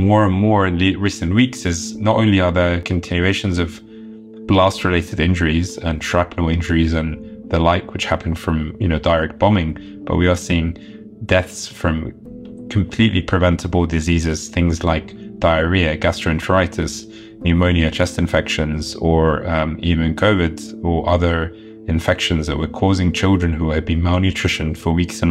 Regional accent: United Kingdom; I'm a British Egyptian pediatric neurologist.

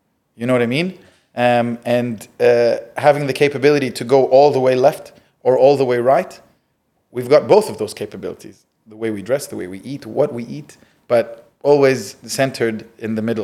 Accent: Alexandria, Alexandria Governorate, Egypt; Egypt is home for me. I was born in Alexandria.

